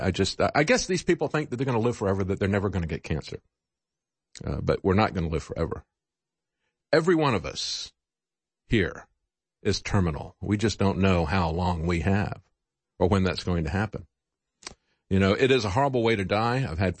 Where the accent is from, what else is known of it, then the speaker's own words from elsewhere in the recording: Virginia, United States; I'm not a Kentucky resident. I'm from Virginia.